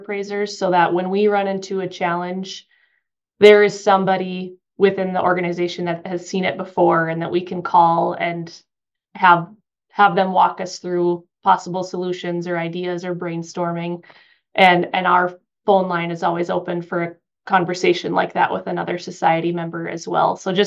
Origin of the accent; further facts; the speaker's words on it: Morton, North Dakota, United States; my hometown, Morton, North Dakota, has its own co-op